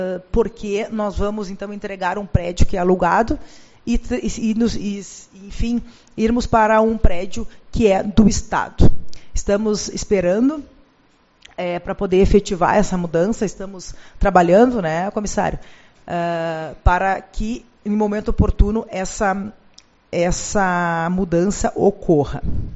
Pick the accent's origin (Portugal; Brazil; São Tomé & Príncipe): Brazil; Bagé, Rio Grande do Sul; Eu sou natural de Bagé, como foi dito